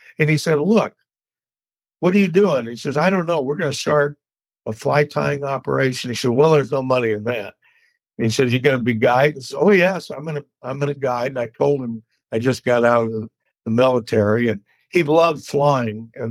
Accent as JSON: {"language": "English", "country": "United States", "tie": "born or raised there", "said": "I'm a good guide. I grew up on the Snake River."}